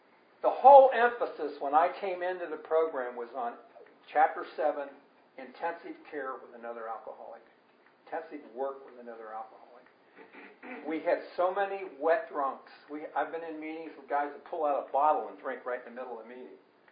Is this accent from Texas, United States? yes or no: no; Cincinnati, Ohio, United States; My sponsor was from Boston, Pat Brady, and I was from Cincinnati, and every one of those people were good old Southern Rebel boys.